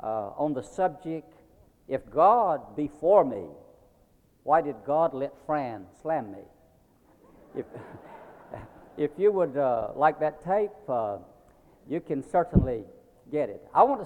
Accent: Wilmington, North Carolina, United States; We are from Wilmington, North Carolina.

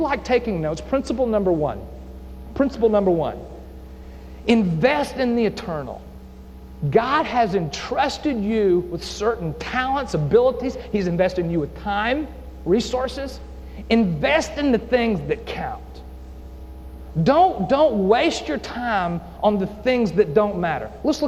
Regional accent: Tennessee, United States; now in Tampa, United States; I mean, I'm a Tennessean, right? I grew up in Tennessee

